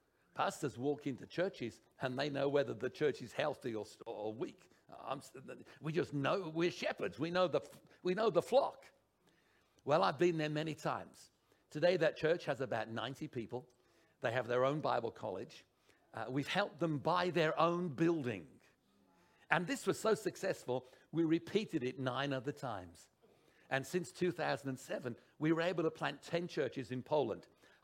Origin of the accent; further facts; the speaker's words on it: Australia; they all know I don't speak a word of Polish. I'm Australian